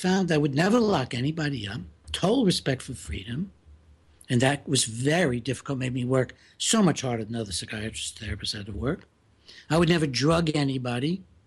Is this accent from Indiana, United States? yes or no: no; Maryland, United States; My senator in my home state, J. Glenn Beall, was brave enough to go up against the most powerful constituency in Maryland